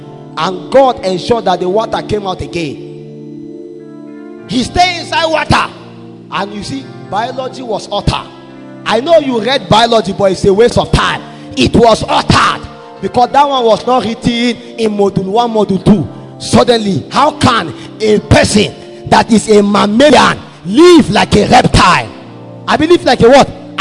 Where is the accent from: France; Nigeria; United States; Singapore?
Nigeria; Zaria, Kaduna State; You know, we are from Zaria. I used to eat awara.